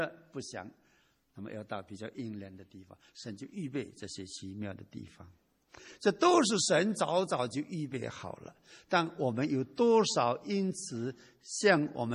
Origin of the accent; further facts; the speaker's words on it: China; 我在中国农村长大，我们那个家我们那个农村有两姓，一个姓陈的， … ，两个两姓的人差不多都有五六百人，大概一千二左右。那么我妈妈是姓陈的